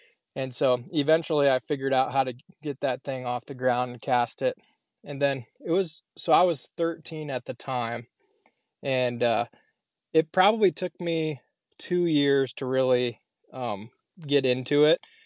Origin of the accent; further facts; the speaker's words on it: Iowa, United States; And then, like on summer days growing up in Iowa, I eventually convinced my parents to like drop me off at the lake